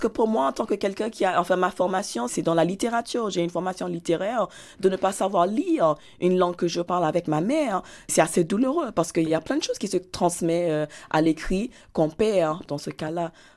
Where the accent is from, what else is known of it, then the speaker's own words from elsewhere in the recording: Ghana; first language English; French is a second language; Parce que l'anglais, c'est ma langue maternelle du fait de l'histoire coloniale du Ghana. Mais bien sûr, je parle d'autres langues aussi.